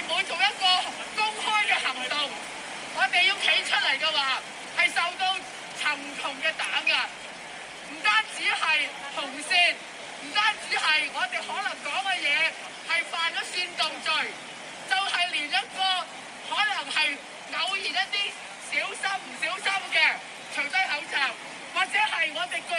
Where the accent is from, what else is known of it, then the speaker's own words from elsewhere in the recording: Hong Kong; 而是审讯我们香港人。我们过去香港人持之以恒觉得是没问题的和平的选举